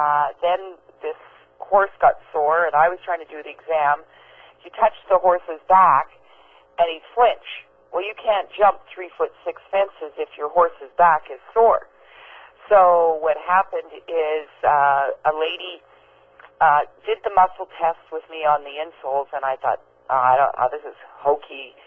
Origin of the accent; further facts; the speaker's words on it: Scotland, United Kingdom; Well, I'm Scottish